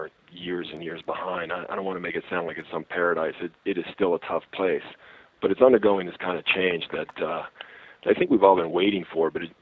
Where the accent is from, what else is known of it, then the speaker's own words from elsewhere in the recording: Midwest, United States; but I realize I'm a Midwesterner, so I feel that way.